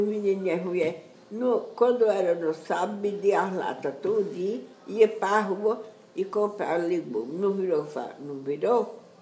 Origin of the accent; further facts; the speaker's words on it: Campina Grande, Paraíba, Brazil; Eu sou de Campina Grande.